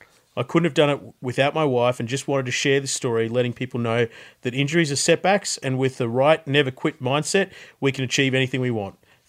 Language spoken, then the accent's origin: English; Australia; how I was brought up in Australia.